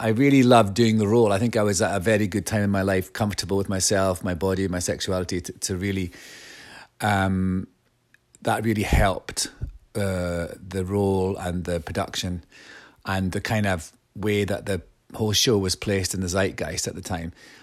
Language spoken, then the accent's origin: English; Scotland, United Kingdom; also born or lived in Aberfeldy; But I grew up in Angus, which is the neighbouring county in Scotland, near the little town of Carnoustie, where they do golf tournaments. And I grew up in a country estate.